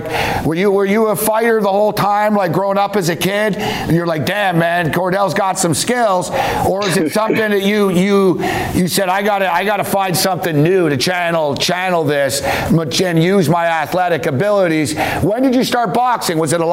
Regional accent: Montreal, Quebec, Canada; I grew up in Montreal in a neighborhood in which, man, you either did coke or sold coke or robbed houses or bought the stolen gear.

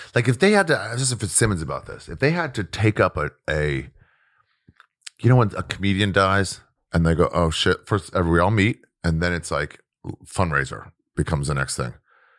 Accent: Israel; I'm from Israel.

